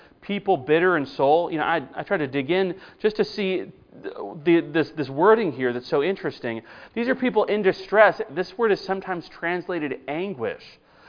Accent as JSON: {"language": "English", "region": "Minnesota", "country": "United States", "tie": "born or raised there", "said": "But I do have a friend, a Christian I grew up with in Minnesota."}